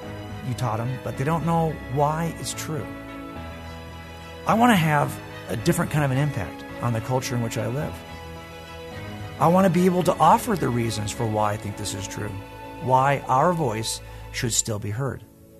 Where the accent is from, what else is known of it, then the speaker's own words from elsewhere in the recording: California, United States; discover I'm a pretty crummy Californian. I don't know much about California, but you have to admit, I am a Californian.